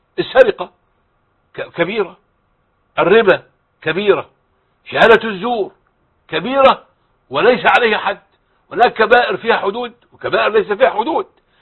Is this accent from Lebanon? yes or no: no; Egypt